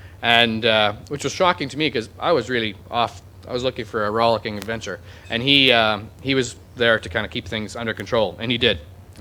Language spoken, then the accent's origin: English; the Prairies, Canada; I grew up in the Canadian prairies. I didn't grow up in a sailing family.